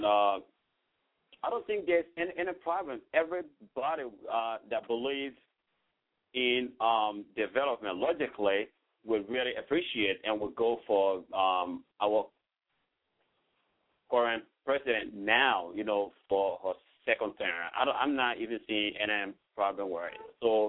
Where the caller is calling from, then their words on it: Syracuse, New York, United States; I'm calling now from Syracuse, New York.